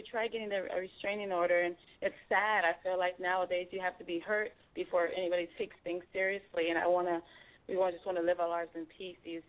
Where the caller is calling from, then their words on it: North Carolina, United States; also born or lived in Florida; I'm calling from North Carolina, and I'm doing well. I'm actually originally from Florida, so I know how the hurricane season can be.